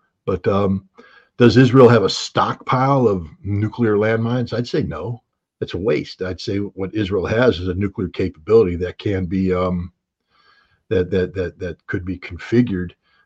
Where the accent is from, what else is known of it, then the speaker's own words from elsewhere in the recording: Germany; growing up in Germany in the 1980s, when you drove through parts of Germany